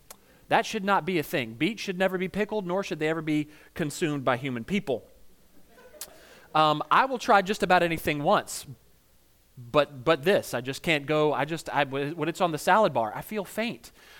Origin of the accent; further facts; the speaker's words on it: the South, United States; I'm from the South, we'll fry anything.